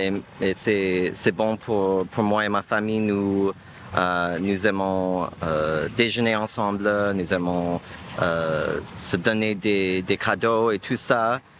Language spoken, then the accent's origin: French; United States; French is a second language; je suis américain, j'habite aux États-Unis